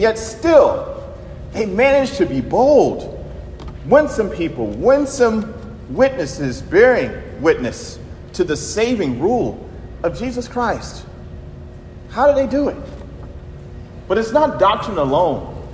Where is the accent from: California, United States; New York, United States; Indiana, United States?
New York, United States; Bronx; moved away as an adult; also born or lived in Texas; So I grew up in the Bronx, and then I moved to Texas. Wow, culture shock.